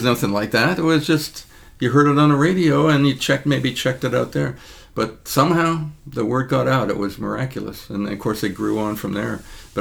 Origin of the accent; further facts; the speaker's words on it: Canada; I grew up in Canada